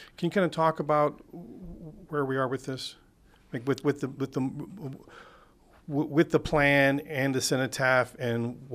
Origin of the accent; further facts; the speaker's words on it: San Antonio, Texas, United States; the Alamo, the one we grew up with here in San Antonio